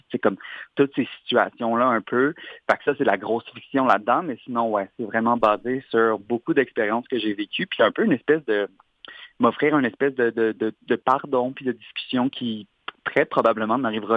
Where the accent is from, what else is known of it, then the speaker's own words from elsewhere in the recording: Repentigny, Quebec, Canada; Ben oui, je viens de Repentigny, le gardeur.